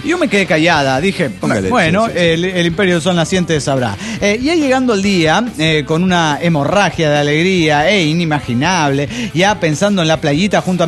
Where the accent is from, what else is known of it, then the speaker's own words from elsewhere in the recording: Mexico City, Mexico; del DF mexicano.